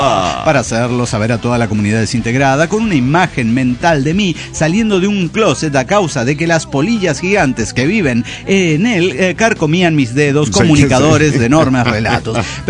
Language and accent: Spanish; Orizaba, Veracruz, Mexico; de Orizaba, Veracruz.